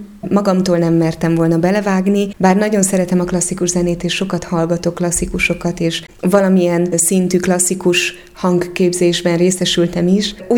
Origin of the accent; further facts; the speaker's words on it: Hungary; esetleg én Közép-Kelet-Európából kezdve jobban érzek, mint a nyugat-európaiak, mi lehet nekem a sajátom magyarként egy nyugat-európai közegben.